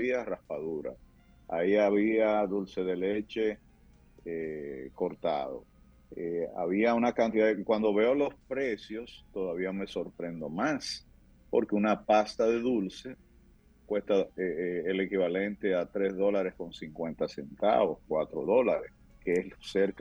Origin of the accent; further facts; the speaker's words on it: Dominican Republic; nosotros los dominicanos, somos dueños de New York